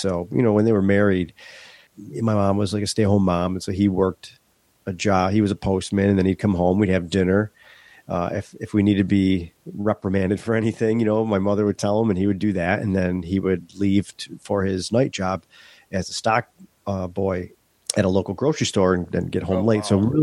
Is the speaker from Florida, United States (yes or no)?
no; Tonawanda, New York, United States; I was born in Western New York. Grew up just outside of Buffalo in a town called Tonawanda, city of Tonawanda.